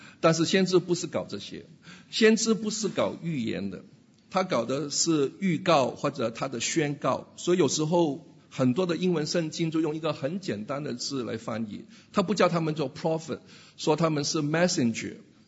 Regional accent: China; 是不是我们中国人所说的逢人只说三分话啊？

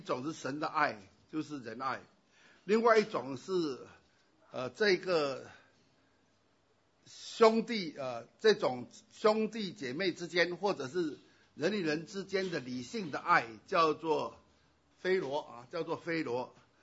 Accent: Fujian, China; 那么我是闽南人，我在闽南的教会，闽南的教会把爱呢都读成疼疼

